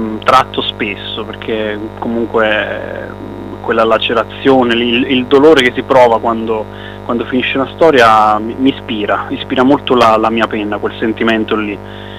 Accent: Campania, Italy; visto che io vengo da un piccolo paese di periferia

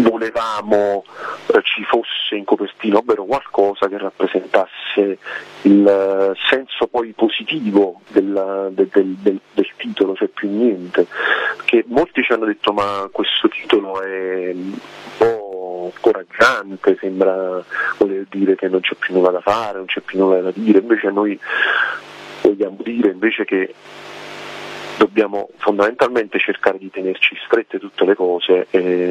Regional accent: Bacoli, Campania, Italy; la più vicina è il 6 ottobre dalle nostre parti a Bacoli, in provincia di Napoli

